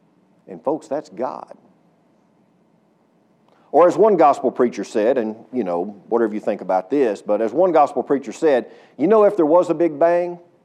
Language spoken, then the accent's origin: English; Texas, United States; So I live in Texas too. I live in Sulphur Springs, Texas. I'm a Texan all my life.